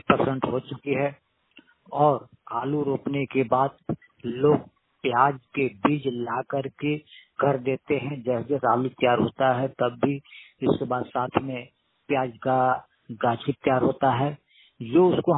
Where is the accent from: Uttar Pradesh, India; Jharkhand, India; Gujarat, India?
Jharkhand, India; Tubra; मैं झारखंड के पलामू डिस्ट्रिक्ट से, हमारा गांव टुबरा है।